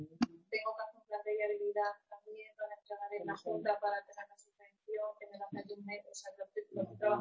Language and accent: Spanish; Extremadura, Spain; yo soy extremeña, ¿no?